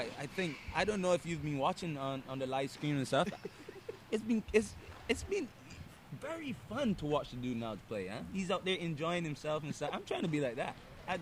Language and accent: English; Barbados; Like, I'm from Barbados. It's not a big sport.